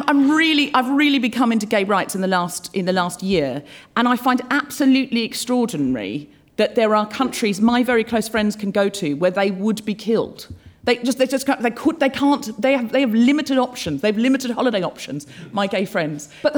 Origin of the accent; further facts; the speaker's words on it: Australia; I was brought up in Australia. I know I don't sound especially Australian, but I read a lot of Enid Blyton as a child and I picked up the accent from the books. I was born in Brisbane